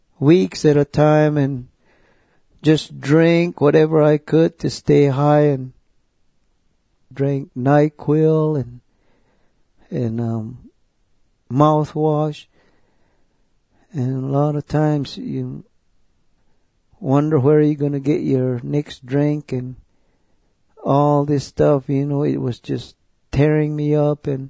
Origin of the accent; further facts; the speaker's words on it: Kykotsmovi, Arizona, United States; born there; I was born on the Hopi Reservation, Kekotsmovi, Arizona, and I belong to the Bear Clan.